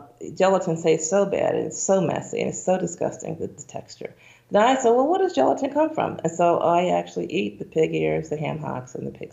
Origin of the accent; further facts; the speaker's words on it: Syracuse, New York, United States; So I'm from Syracuse, New York, and so this big raw food movement just took off.